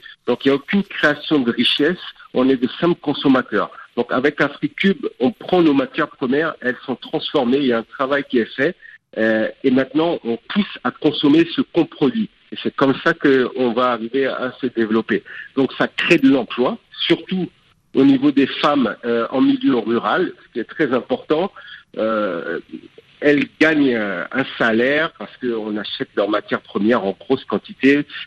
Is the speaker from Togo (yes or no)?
yes; Togo; chez nous au Togo, on l'appelle Afiki